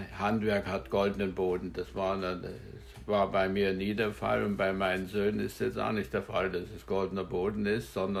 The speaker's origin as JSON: {"language": "German", "town": "Augsburg", "region": "Bavaria", "country": "Germany", "also_born_or_lived": "Munich", "moved": "yes", "lives_now": "Glückstadt, Germany", "said": "Aus Süddeutschland, aus Augsburg, München."}